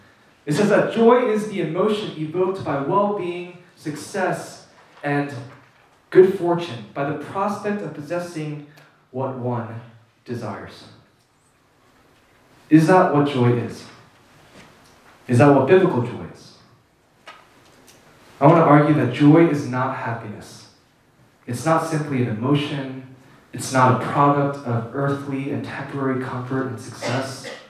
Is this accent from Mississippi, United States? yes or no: no; New Jersey, United States; also born or lived in Flushing; I was born in Flushing, but I didn't live there at the time. So I was raised in Bergen County, New Jersey, and my parents are still living there. They're in Clifton, New Jersey. We used to live in Closter.